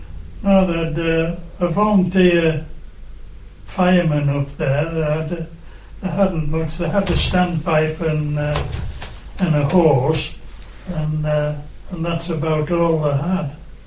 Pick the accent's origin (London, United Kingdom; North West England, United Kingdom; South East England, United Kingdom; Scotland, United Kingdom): North West England, United Kingdom; Burnbanks; born or raised there; also born or lived in Stockbridge